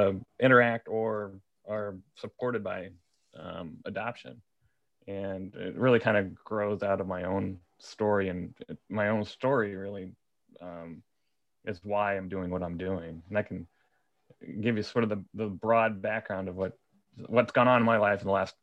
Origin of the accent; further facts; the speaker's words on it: District of Columbia, United States; born there; I'm an adult adopted person. I was born and adopted in the District of Columbia in the mid-60s.